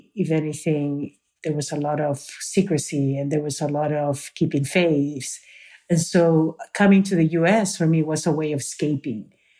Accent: Peru; from Peru.

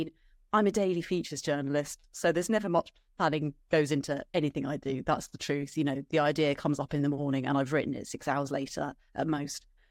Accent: London, United Kingdom; I should say I grew up in London and I have my parents living here

